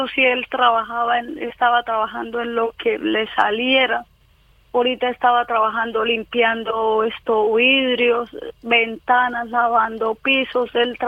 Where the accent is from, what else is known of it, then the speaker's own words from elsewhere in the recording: Lebrija, Santander, Colombia; now in Girón, Colombia; Nosotros somos de acá, de Lebrija, Santander.